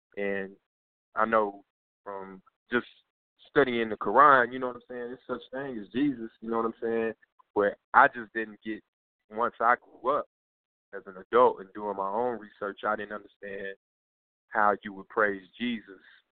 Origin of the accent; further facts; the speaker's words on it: Virginia, United States; because I'm from Virginia, and you know they from Virginia